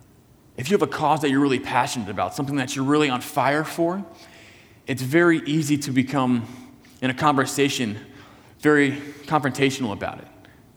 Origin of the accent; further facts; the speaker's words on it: Virginia, United States; I grew up driving in Northern Virginia. It's a very chaotic driving experience.